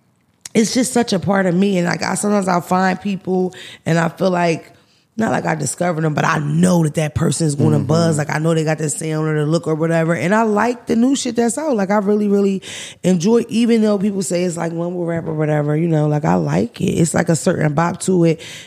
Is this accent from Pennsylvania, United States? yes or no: yes; Philadelphia, Pennsylvania, United States; Plus, I'm from Philly. Everybody raps in Philly.